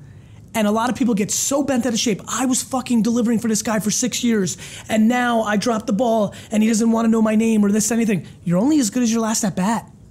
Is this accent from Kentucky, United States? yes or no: no; New York, United States; Like the first person I ever heard say "Holy cow!" because I grew up in New York.